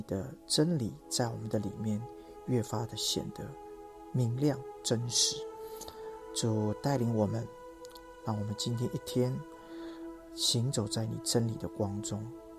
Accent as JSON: {"language": "Chinese", "country": "China", "said": "我们中国人说民以食为天呐。"}